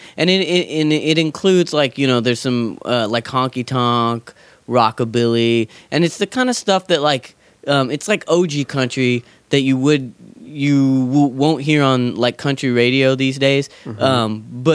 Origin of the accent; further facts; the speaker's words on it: Kingsburg, California, United States; So I come from Kingsburg